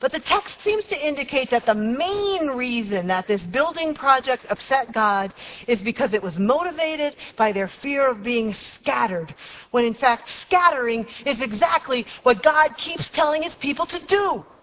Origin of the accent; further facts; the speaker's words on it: United States; As an American, I have to admit to a strange feeling of disappointment